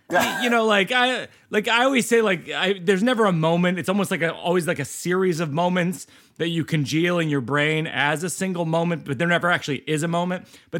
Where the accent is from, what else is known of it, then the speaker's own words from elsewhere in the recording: Shrewsbury, Massachusetts, United States; We grew up in Shrewsbury, Mass., which is outside of Worcester